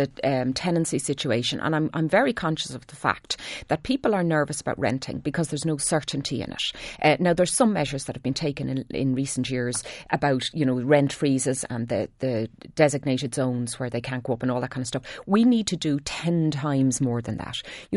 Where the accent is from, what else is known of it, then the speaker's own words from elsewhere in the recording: Dublin, Leinster, Ireland; now in Meath, Ireland; I live in Meath. I grew up in Dundrum in County Dublin.